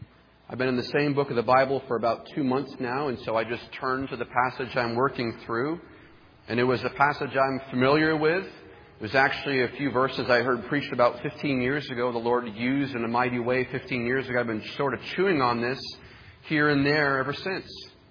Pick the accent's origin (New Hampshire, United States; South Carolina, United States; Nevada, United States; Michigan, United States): New Hampshire, United States; Gilmanton Iron Works; I grew up in Gilmanton Ironworks, New Hampshire, and my family always traveled for church.